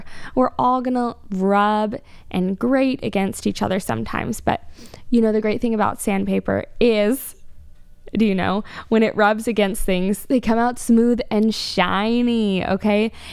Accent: Austin, Texas, United States; I'm from Austin, y'all, and if you're not living in Central Texas, you may not have heard

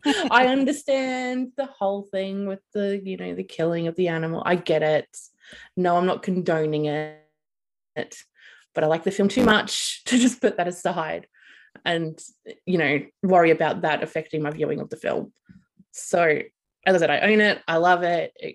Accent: Melbourne, Victoria, Australia; I mean, I'm from Melbourne, but Australia, close to home.

